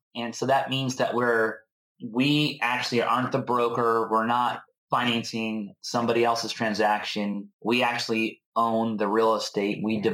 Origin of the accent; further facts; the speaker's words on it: Connecticut, United States; moved away as an adult; also born or lived in Colorado; now in California, United States; I was raised in Connecticut and went to school in Colorado, and then I moved to California and arrived out here in 1997.